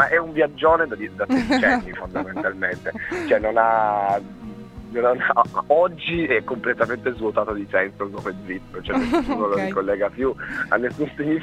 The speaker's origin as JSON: {"language": "Italian", "town": "Turin", "region": "Piedmont", "country": "Italy", "tie": "born or raised there", "said": "in Barriera di Milano, che è un quartiere periferico della città di Torino, mm-hmm. periferico più o meno, però comunque è un quartiere che cioè siamo tutti cresciuti in Barriera"}